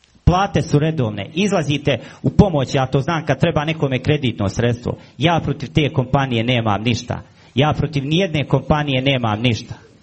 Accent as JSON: {"language": "Serbian", "town": "Foča", "region": "Republika Srpska", "country": "Bosnia & Herzegovina", "tie": "born or raised there", "said": "Rođen sam u Foči, odrastao sam u Foči, završio sam osnovnu školu ovdje, srednju školu, stomatološki fakultet."}